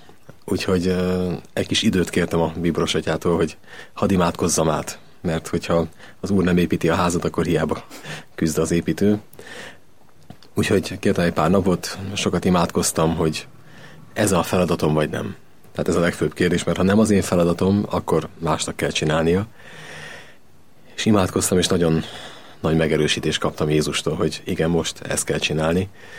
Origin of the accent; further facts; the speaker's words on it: Budapest, Hungary; én a parlament mellett nőttem fel, az Alkotmány utcában laktunk mindig is